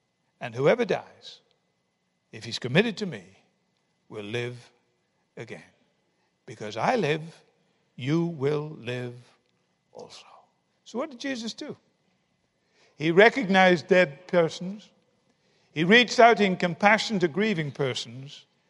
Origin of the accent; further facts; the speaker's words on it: United Kingdom; He was so friendly, so being British and not knowing what to do, I gave him a cup of tea.